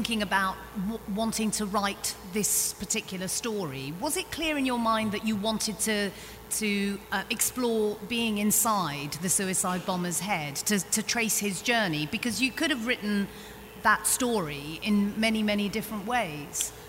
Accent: United Kingdom; I am Pakistani, and I really related to that, even though I feel, you know, utterly deracinated having grown up most of my life in Britain.

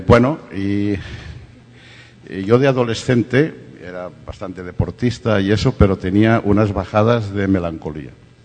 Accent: Valencia, Valencian Community, Spain; moved away as an adult; now in Madrid, Spain; me fui a Madrid huyendo de Valencia porque todos mis amigos de la universidad querían ser notarios y registradores

